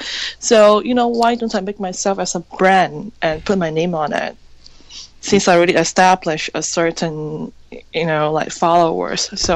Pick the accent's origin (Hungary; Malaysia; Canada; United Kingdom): Malaysia; moved away as an adult; now in New York, United States; So actually, a couple years ago, I flew to New York from Malaysia because I always thought I couldn't fit in back then.